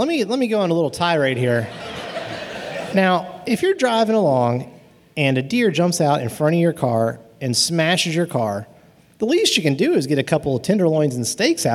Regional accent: Huntington, West Virginia, United States; So we're from Huntington, West Virginia

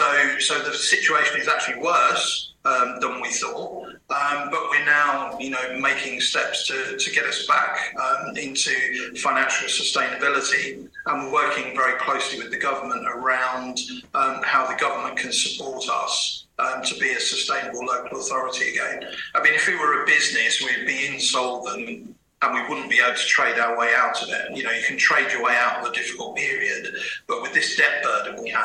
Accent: Croydon, London, United Kingdom; I'm a Croydon boy and I've kind of watched my hometown kind of disappear down this bankruptcy route.

